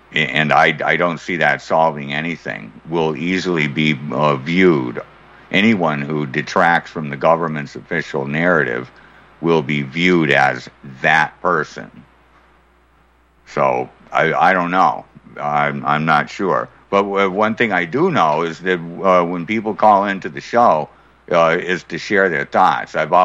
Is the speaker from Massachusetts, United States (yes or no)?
yes; Massachusetts, United States; I am from the Commonwealth of Massachusetts, where the Agenda 21 bomb went off